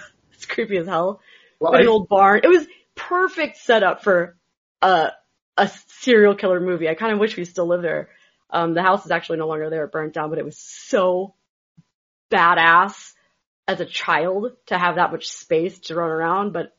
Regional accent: Michigan, United States; born there; Like, yeah, we lived on 50 acres when I was born in Michigan.

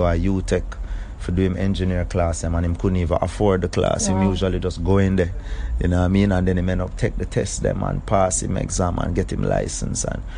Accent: Kingston, Saint Andrew, Jamaica; Town, man, Kingston. Where in town? Kingston 6, up on Mona, uptown? Mona Poppy in them side, yeah.

